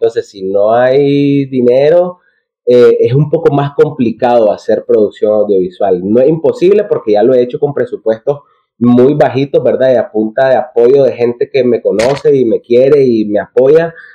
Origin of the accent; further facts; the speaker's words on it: Nicaragua; Entonces, que se sepa que uno como nicaragüense, si bien en Nicaragua no podés desarrollarte mucho en ese ámbito, que desde afuera se puede